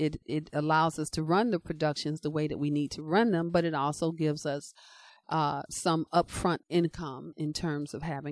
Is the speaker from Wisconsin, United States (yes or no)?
no; Chicago, Illinois, United States; I'm a Chicagoan.